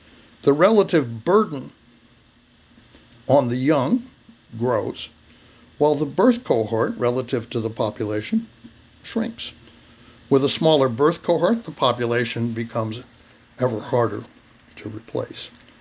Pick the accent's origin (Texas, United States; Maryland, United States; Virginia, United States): Texas, United States; on the southern border of my home state here in Texas.